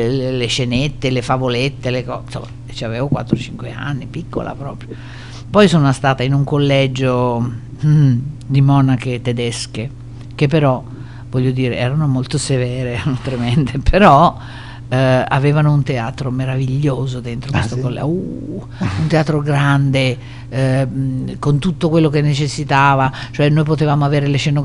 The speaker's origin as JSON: {"language": "Italian", "town": "Milan", "region": "Lombardy", "country": "Italy", "said": "io abitavo a Milano, sono milanese"}